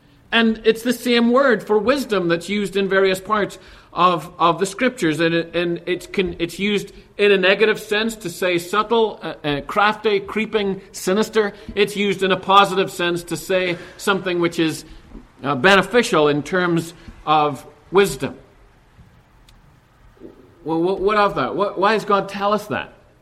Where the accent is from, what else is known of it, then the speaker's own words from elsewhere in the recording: Northern Ireland, United Kingdom; When I was a little boy growing up in Northern Ireland